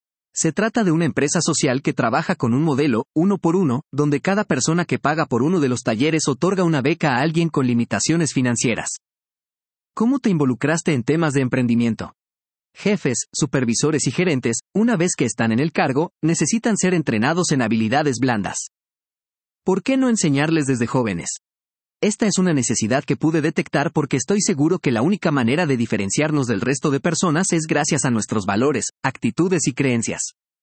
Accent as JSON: {"language": "Spanish", "country": "Peru", "said": "Soy peruano y quiero un Perú mejor."}